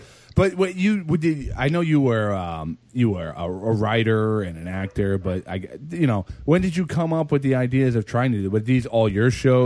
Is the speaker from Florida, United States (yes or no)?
no; Woodbridge, New Jersey, United States; now in Denville, United States; Right now, we are in Denville, New Jersey, but I'm originally from Woodbridge, New Jersey.